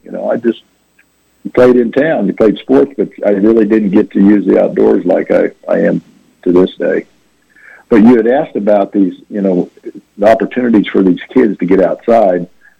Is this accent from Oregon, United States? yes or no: no; Overland Park, Kansas, United States; So the majority of my life, I grew up in town in Overland Park, you know, right in the middle of the city